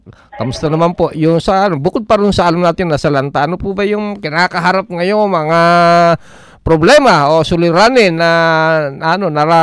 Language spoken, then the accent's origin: Tagalog; Ilocos Region, Philippines; Ayan, ma'am, ako'y Ilocano, no?